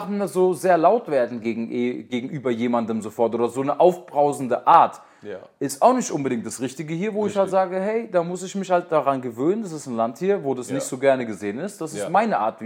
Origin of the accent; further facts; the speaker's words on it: Germany; Bruder, wir kommen beide aus Deutschland, auch so ein bisschen aus den Hotspots.